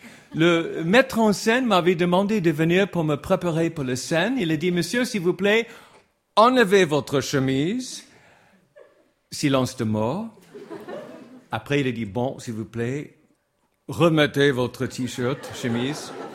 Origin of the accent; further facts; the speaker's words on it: Hollywood, California, United States; moved away as an adult; now in France; Et j'ai jamais plus remis les pieds à Hollywood, ma ville natale.